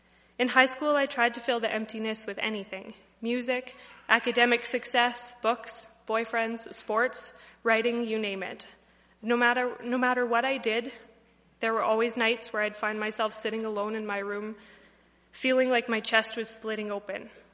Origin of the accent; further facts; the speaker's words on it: Weimark, Saskatchewan, Canada; I grew up in Weimark. I have an older brother, Nolan, and our parents are John and Suzanne. I attended Weimark School and then the Swift Current Comp